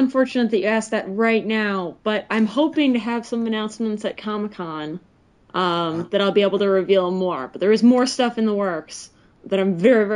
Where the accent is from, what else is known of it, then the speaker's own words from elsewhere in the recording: Detroit, Michigan, United States; Sure. I guess where I'm from, I'm originally grew up right outside of Detroit.